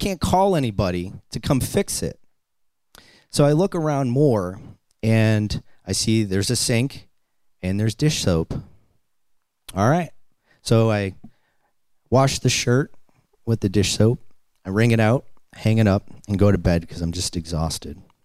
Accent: Boston, Massachusetts, United States; See, I'm a kid from Boston, and I grew up on welfare, and I actually ate government cheese.

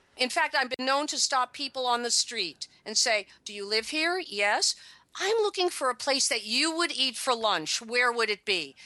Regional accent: New York City, New York, United States; I'm rushing around because I'm a New Yorker, but nobody else is.

